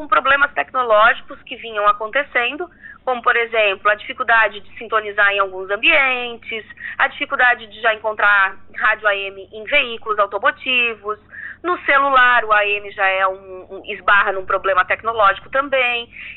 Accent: Criciúma, Santa Catarina, Brazil; Eu sou natural de Criciúma, nasci, cresci, me formei na região, né, no caso em Tubarão, na Unisul, mas dediquei a minha vida aqui. Só uma breve passagem por Joinville na época da faculdade

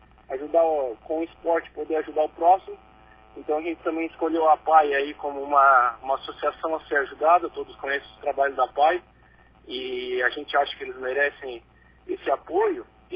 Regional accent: Cocal do Sul, Santa Catarina, Brazil; sou daqui de São Cocal

